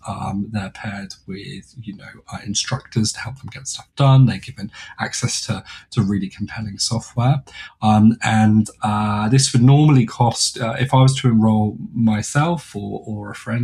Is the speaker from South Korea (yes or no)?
no; United Kingdom; You know, I'm a British male in my late 30s, you know, that has a busy toddler to run around and everything else.